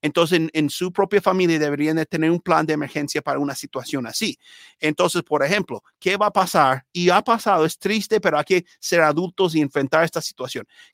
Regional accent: United States; Yo hablo español mucho en la calle con mi esposa, con mis hijos, y yo siendo americano, ¿no?

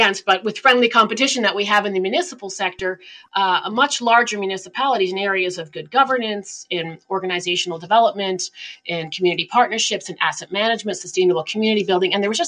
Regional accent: Canada; for me, as a Canadian, I was astounded that we had municipalities that would be challenged in, you know, submitting financials

